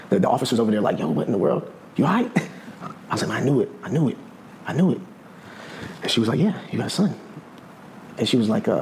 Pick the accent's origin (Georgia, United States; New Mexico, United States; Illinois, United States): Georgia, United States; Atlanta; I'm from Atlanta, born in Atlanta, bro.